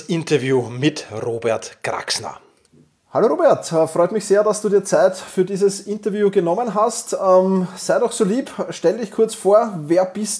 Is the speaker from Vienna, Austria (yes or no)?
yes; Vienna, Austria; Wir sind ja beide aus Wien